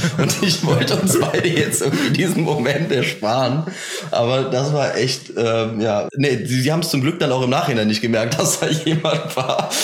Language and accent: German; Cologne, North Rhine-Westphalia, Germany; Wir kommen aus Köln.